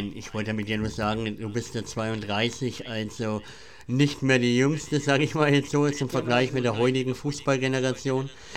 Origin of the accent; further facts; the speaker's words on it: Nuremberg, Bavaria, Germany; Also ich bin ja aus Nürnberg, Deutschland, Clubfan.